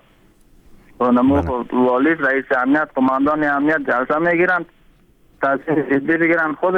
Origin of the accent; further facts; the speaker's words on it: Panjshir, Afghanistan; ما فعلا خود ما از پنجشیر هستیم.